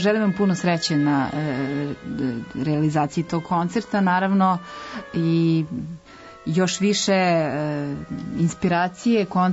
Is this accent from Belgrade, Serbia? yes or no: yes; Belgrade, Serbia